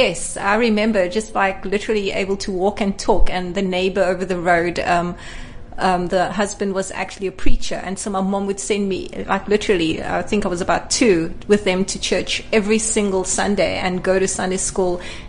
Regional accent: Cape Town, Western Cape, South Africa; So I grew up in Cape Town. I really love Cape Town. I think we have the best backdrop of Table Mountain. I was born in colored communities from Athlone to Mitchell's Plain to Lansdowne, here all in the Cape Flats.

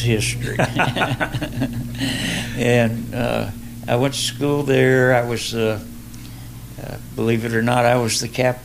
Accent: Detroit, Michigan, United States; born there; also born or lived in Pennsylvania; Yeah, I was born in Detroit. That's where we started.

